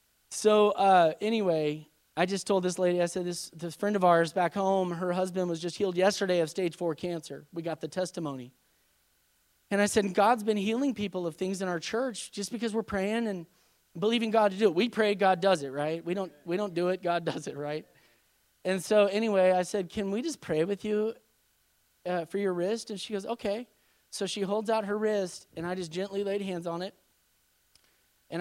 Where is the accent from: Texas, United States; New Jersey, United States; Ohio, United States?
Texas, United States; Dalhart; well, we come from Dalhart, Texas. We pastor a church.